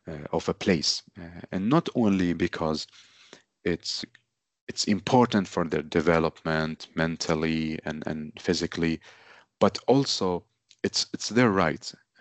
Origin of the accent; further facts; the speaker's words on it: Iraq; English is a second language; now in Sweden; because I moved from Iraq because of the war to Sweden, to this city. And then we lived in the neighborhood, actually mostly from immigrants.